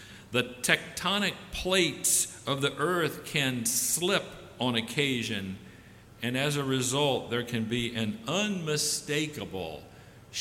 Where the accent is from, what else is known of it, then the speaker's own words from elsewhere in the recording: St. Louis, Missouri, United States; While I was growing up in St. Louis, we used to feel mild earthquakes all the time.